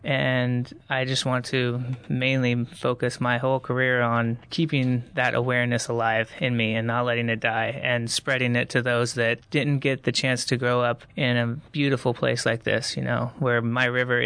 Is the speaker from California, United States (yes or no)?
yes; Arcata, California, United States; also born or lived in Humboldt; growing up in Humboldt and in Arcata, you are so close to nature in a sense.